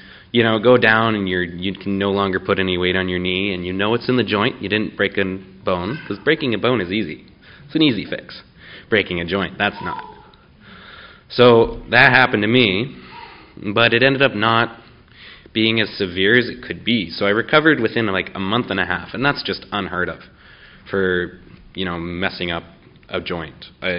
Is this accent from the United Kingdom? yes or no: no; Canada; I'm from Canada, and that's important because it's about hockey.